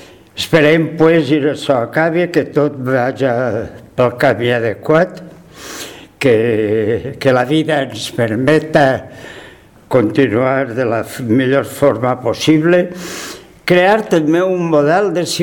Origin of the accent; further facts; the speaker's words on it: Gandia, Valencian Community, Spain; jo vaig nàixer a Beniopa. Soc fill de Gandia perquè Beniopa és Gandia en aquest moment, i perquè també Gandia ha estat la meva ciutat.